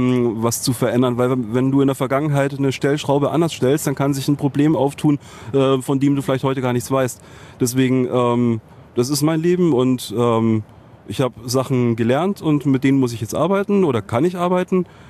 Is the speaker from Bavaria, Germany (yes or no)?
yes; Munich, Bavaria, Germany; born there; In München